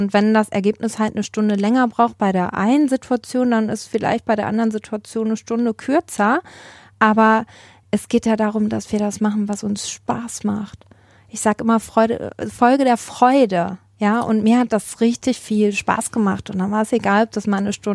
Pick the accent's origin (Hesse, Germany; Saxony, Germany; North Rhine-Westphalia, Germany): North Rhine-Westphalia, Germany; Hagen; Ich bin ja gebürtige Hagenerin.